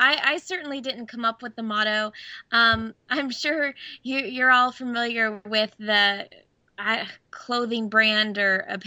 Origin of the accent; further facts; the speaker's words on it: Orlando, Florida, United States; growing up in Orlando, Florida, my dad worked for Disney